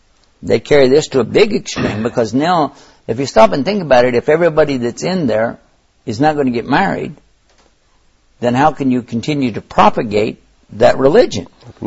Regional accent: Ohio, United States; especially when I was growing up in Ohio

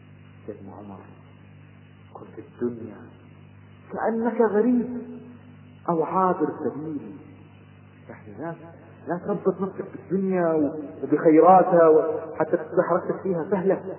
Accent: Kuwait; أذكر أحد التجار عندنا في الكويت

